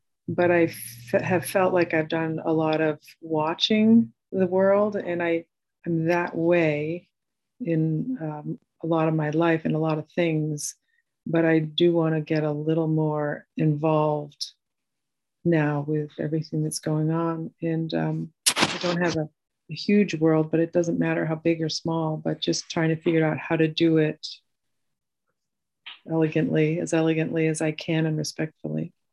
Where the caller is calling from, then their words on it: Newburyport, Massachusetts, United States; I'm calling from Newburyport, Massachusetts today. I'm up at my mom's house.